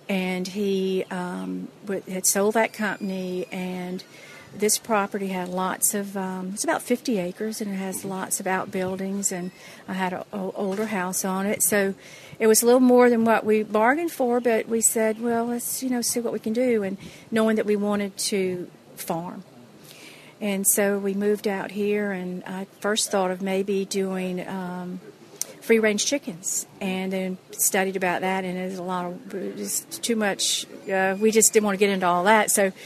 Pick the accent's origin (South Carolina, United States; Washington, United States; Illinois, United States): South Carolina, United States; Charleston; And so when I grew up in the Charleston area, actually on John's Island